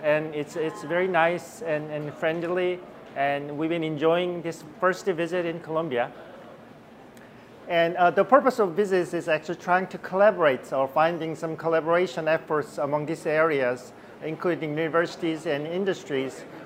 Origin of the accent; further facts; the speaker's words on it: South Korea; I'm from South Korea, Busan National University.